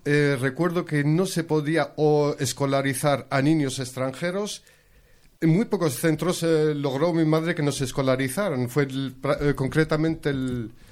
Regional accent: Morocco; now in Spain; yo soy de Marruecos.

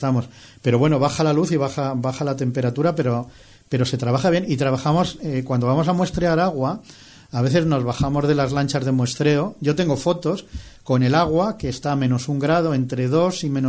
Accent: Salamanca, Castile and León, Spain; pues yo en Macotera, mi padre me llevaba allí cuando era pequeño, aunque ya vivíamos en Salamanca

